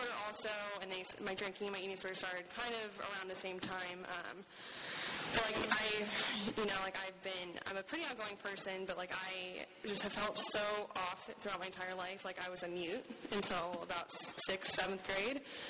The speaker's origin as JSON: {"language": "English", "town": "Tampa", "region": "Florida", "country": "United States", "tie": "born or raised there", "said": "So I am born and raised in Tampa."}